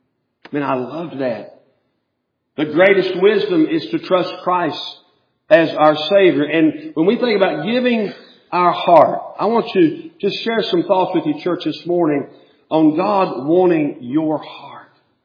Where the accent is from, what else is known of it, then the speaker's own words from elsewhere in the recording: Pipestem, West Virginia, United States; They are way down the list from being a Pipestem Panther fan. That's my team